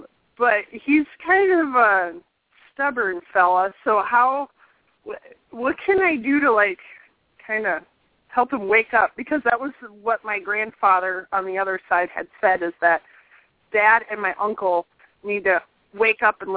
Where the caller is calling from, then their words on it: St. Peter, Minnesota, United States; from St. Peter.